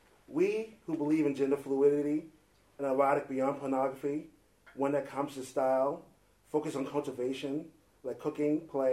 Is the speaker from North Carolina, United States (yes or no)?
no; New York, United States; I'm from New York, you know, fashion is in my genes, so to speak.